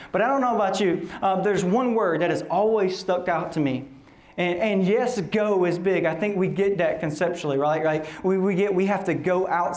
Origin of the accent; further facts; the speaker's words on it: the South, United States; Like I'm from the South. Like give me some meatloaf, some fried okra, some green beans and mashed.